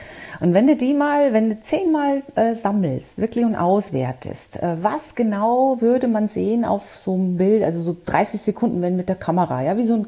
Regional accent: Bavaria, Germany; born there; accent: Bavarian; now in Frankfurt, Germany; also man hört's tatsächlich. So ganz kriegt man das nie raus als Bayerin. Aber ich war ja auch im Ausland und war viel auch über meinen früheren Job im Ausland. Insofern, ich habe es mir dann doch zunehmend auch abtrainiert. Aber es bleibt.

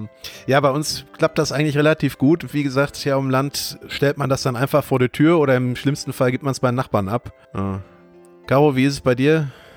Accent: North Rhine-Westphalia, Germany; wir sind ja aus dem Kreis Olpe.

